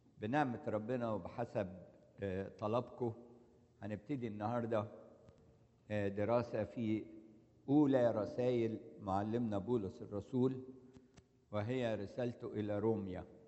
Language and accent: Arabic; Egypt; اسكندرية عندنا في مصر